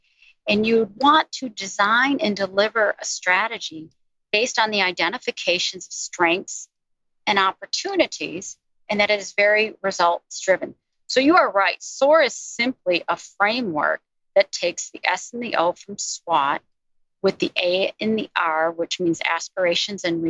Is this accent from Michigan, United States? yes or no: yes; Detroit, Michigan, United States; So imagine this. I grew up in Detroit, Michigan.